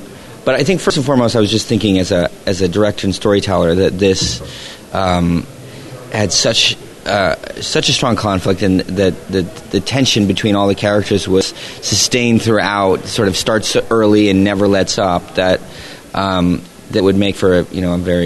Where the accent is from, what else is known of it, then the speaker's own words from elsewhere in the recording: California, United States; I grew up in Northern California near where he grew up and where he wrote about.